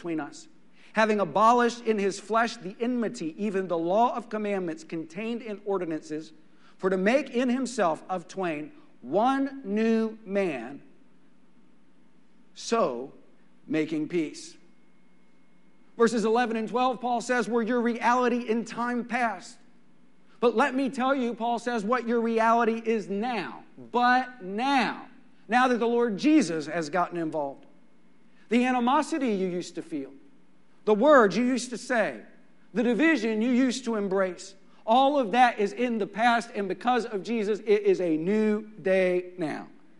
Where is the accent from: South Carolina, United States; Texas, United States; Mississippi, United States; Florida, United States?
Texas, United States; For me, my history was growing up in West Texas, where it was common for white folks to use racial slurs, to treat black people and Hispanics as if they were inferior.